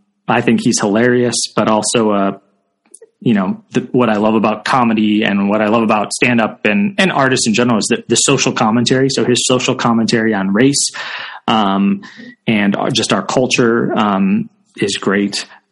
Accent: Illinois, United States; Yeah, I grew up outside of Chicago. That city's my love and joy.

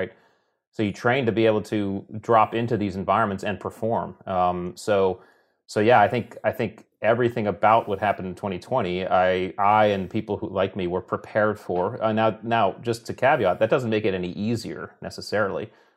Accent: Connecticut, United States; we grew up in Connecticut on the coast, so we both love the ocean.

